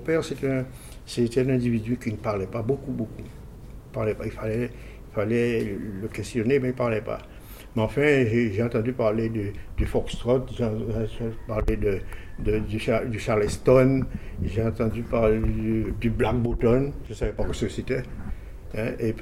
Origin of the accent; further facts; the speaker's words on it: Port-Louis, Guadeloupe; born there; je suis né à Port-Louis, plus exactement à la section Souffleur, et je suis né en 1935.